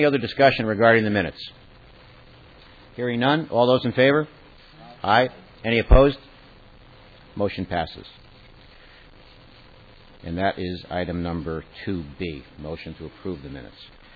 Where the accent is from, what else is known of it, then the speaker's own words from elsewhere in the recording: North Haven, Connecticut, United States; from North Haven, Connecticut